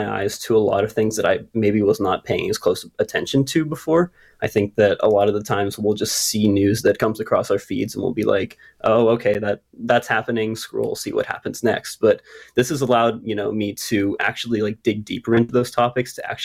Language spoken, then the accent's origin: English; Dubois, Pennsylvania, United States; I'm originally from Dubois, Pennsylvania, just like about 2 hours northeast of here. It's a bit smaller of a town than Pittsburgh